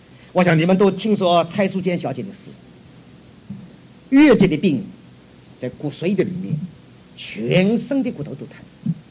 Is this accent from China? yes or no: no; Taiwan; 你我从台湾来就知道，我不知道香港的观点怎么样